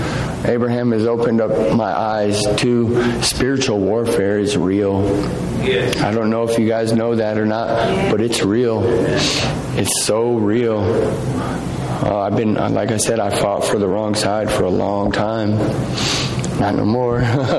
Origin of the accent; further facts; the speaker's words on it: Las Vegas, Nevada, United States; Growing up in Las Vegas, I didn't think, it's a completely different lifestyle out there.